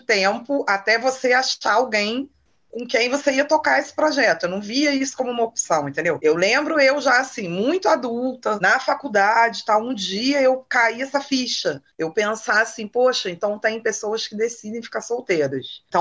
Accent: Rio de Janeiro, Brazil; Eu sou de uma cidade do interior aqui do Rio de Janeiro. Eu não nasci na capital, né? Eu sou do interior.

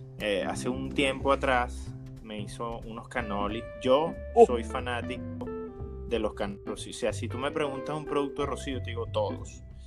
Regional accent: Venezuela; yo me crié en Venezuela, lastimosamente ya venía en decadencia

